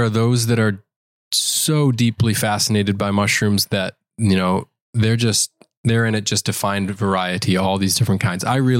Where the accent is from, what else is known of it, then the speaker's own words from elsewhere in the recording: Michigan, United States; But it's something that I grew up doing in Northern Michigan where I grew up.